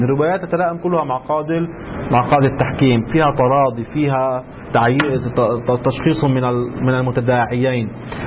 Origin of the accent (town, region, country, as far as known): Lebanon